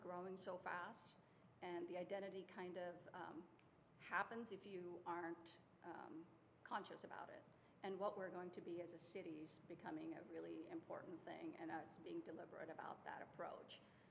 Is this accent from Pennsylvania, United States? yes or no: no; Woodburn, Oregon, United States; also born or lived in India; I grew up in Woodburn, but I was born in India, so I'm adopted